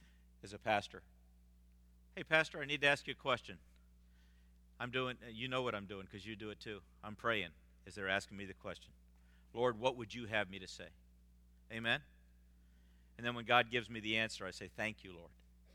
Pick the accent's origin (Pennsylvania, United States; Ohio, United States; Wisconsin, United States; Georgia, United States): Pennsylvania, United States; Pittsburgh; I grew up in Pittsburgh, Pennsylvania. The steel mills aren't there anymore.